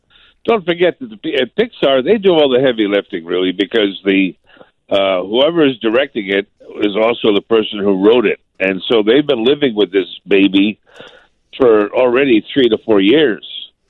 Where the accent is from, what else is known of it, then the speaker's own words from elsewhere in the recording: Bridgeport, Connecticut, United States; a couple of people I'd known growing up in Bridgeport